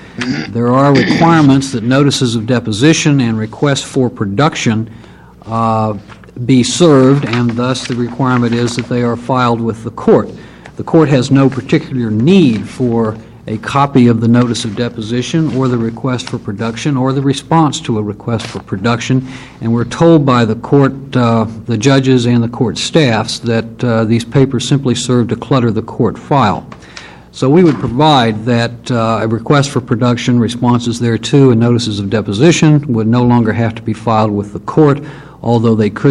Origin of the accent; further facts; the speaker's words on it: Eugene, Oregon, United States; I'm from Eugene.